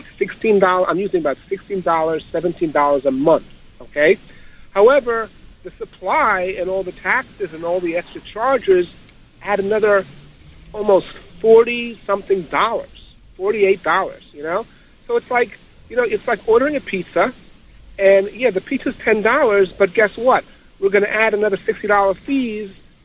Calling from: Queens, New York, United States; I'm calling from Queens.

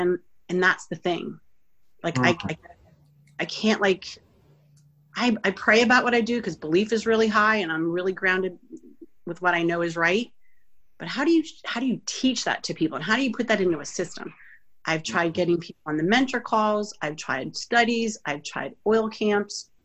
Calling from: Georgia, United States; I am currently in Georgia. I'm back home just north of Atlanta.

